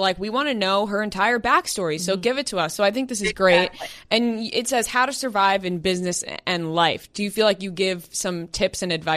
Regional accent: New York, United States; We're from New York, yes. and, you know, we appreciate a good bagel.

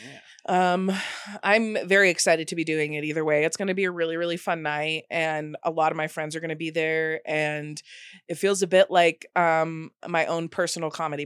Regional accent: Nevada, United States; I'm from Nevada and I live in Las Vegas right now.

